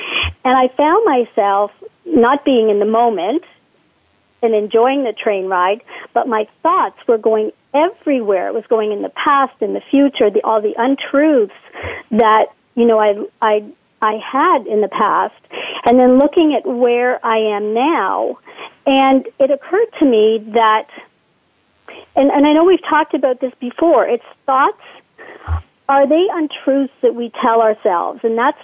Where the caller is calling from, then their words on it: Oakville, Ontario, Canada; I'm calling from Oakville, Ontario, Canada.